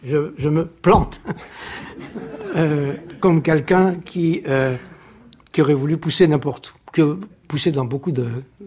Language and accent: French; France; first language French; suis juif et grec. Je suis déconstructeur de la philosophie et philosophe. Je suis français et... européen et quelquefois, comment dire, j'en appelle à un cosmopolitisme au-delà de la citoyenneté. Je suis pour le français, pour la langue française, qui est la seule langue que je parle